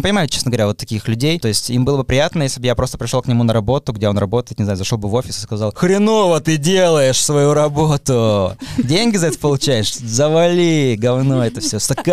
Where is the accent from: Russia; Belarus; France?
Russia; я комик из России, а не из Эстонии